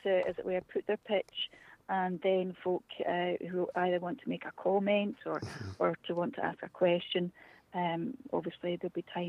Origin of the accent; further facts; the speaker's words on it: Scotland, United Kingdom; we're Scottish